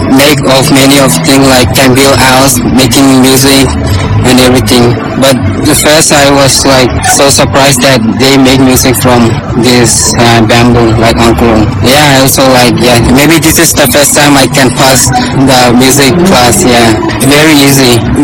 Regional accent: Nauru; English is a second language; I'm from Nauru.

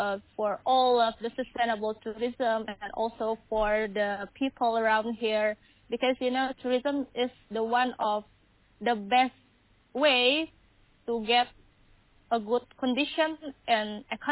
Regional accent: Padang, West Sumatra, Indonesia; English is a second language; So, I'm from Padang, and now I am in education and also in conservation.

